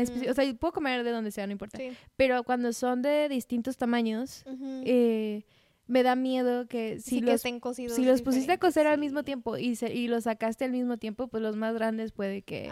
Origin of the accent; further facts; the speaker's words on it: Veracruz, Mexico; Y yo soy de Veracruz, pero nunca en mi vida había